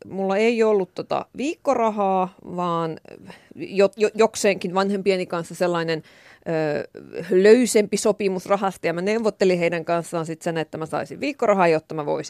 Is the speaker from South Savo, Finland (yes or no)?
no; Keikyä, Pirkanmaa, Finland; Ja mä niin syntyisin sieltä Keikyästä varsinaisesti.